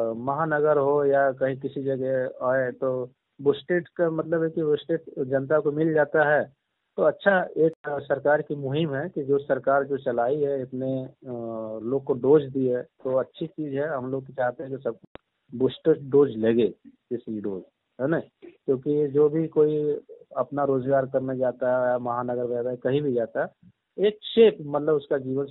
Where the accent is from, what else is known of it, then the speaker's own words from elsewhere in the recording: Varanasi, Uttar Pradesh, India; मैं वाराणसी की जिले के रहने वाला हूँ।